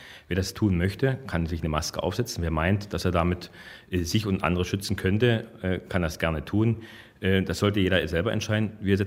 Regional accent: East Germany, Germany; Wissen Sie, ich bin in der DDR aufgewachsen.

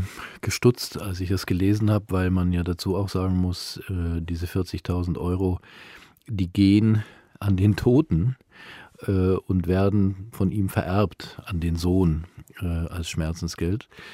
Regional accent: Ulm, Baden-Württemberg, Germany; Ich bin gebürtiger Ulmer, also Schwabe.

